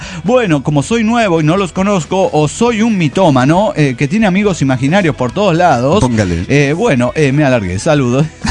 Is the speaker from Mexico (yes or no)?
yes; Villa Hidalgo, Jalisco, Mexico; después de 5 años de estar aquí, en esta hermosa ciudad, tengo que cargar mis cosas y regresar a mi bello Jalisco. Solo que no a mi pueblo, que es Villa Hidalgo.